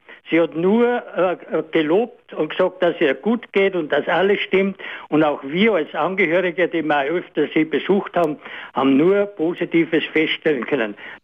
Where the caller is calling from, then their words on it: Seekirchen, Salzburg, Austria; Ich bin aus Seekirchen